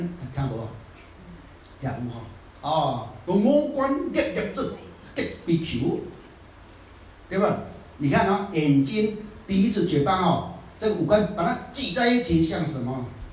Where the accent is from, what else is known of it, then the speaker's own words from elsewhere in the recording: Taiwan; 以前我们台湾人、啊、在做那个学士们、啊、他们都这样训练的。